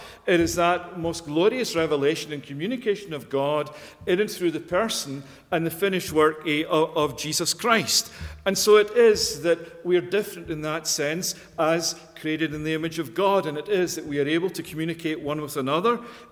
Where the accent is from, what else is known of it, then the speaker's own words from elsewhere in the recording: Scotland, United Kingdom; me being a Scotsman and thinking that proper football is the best game in the world